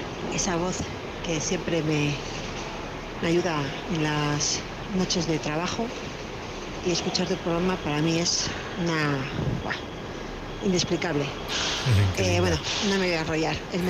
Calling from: Vitoria, Basque Country, Spain; Soy corresponsal de Vitoria.

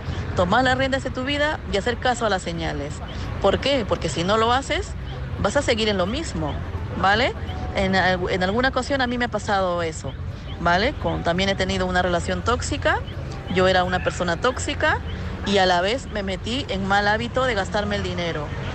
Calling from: Madrid, Community of Madrid, Spain; de Madrid. ¿Qué tal

